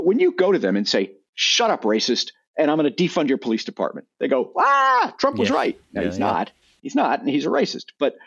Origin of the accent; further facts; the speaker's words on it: Texas, United States; Growing up in Texas, we saw this every day.